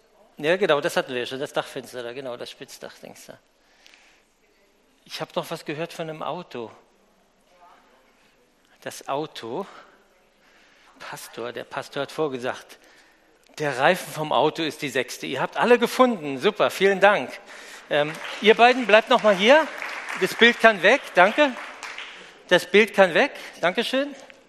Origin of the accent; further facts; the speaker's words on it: Germany; wir sind als Deutsche, glaube ich, Spezialisten darin, ja, noch die Sachen zu optimieren